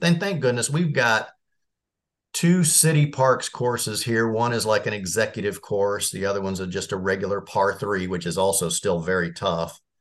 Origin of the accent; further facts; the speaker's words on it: Marion, Indiana, United States; Because I grew up in Marion, Indiana. My parents were, I call it, lower middle class